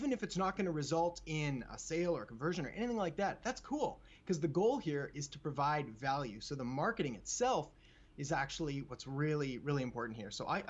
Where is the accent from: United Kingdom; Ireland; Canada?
Canada; Like everybody growing up in Canada plays street hockey.